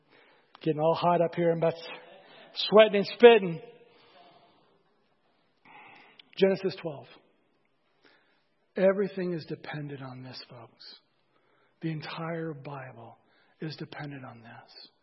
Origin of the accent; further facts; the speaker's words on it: United States; I'm an American, I'm a proud American, I'm a patriot, and I love my country